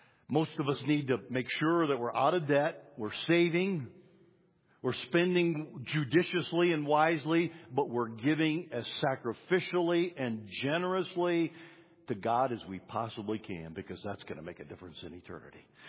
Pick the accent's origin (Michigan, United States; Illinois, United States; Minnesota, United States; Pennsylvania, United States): Michigan, United States; I come from Michigan. I lived in Detroit. I like cars.